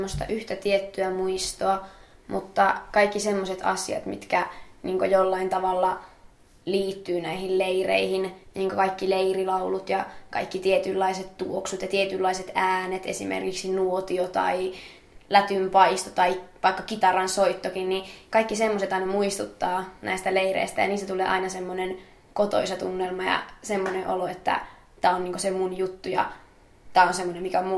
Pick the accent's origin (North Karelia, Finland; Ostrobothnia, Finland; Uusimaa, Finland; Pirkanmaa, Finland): Ostrobothnia, Finland; Laihia; Laihialta ja mä täytän hetken päästä 18 vuotta ja käyn Laihian lukion kakkosluokkaa.